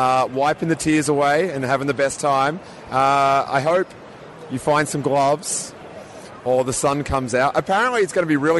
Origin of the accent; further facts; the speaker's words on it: Australia; I'm Australian, it outweighs that.